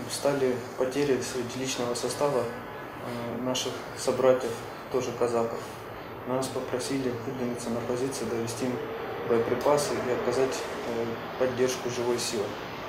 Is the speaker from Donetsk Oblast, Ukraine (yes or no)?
yes; Donetsk, Donetsk Oblast, Ukraine; но я из Донецка. Раньше жил в Куйбышевском районе.